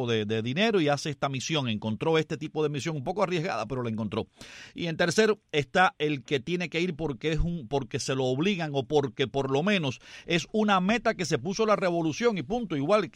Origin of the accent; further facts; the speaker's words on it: Cuba; somos cubanos y nos estamos dirigiendo a Cuba